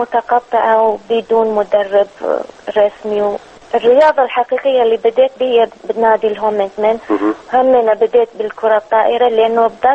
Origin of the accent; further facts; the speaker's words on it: Baghdad, Baghdad Governorate, Iraq; أنا ولدت ببغداد، احنا كنا ساكنين في كامب الأرمن، بس أنا ولدت في منطقة المسبح.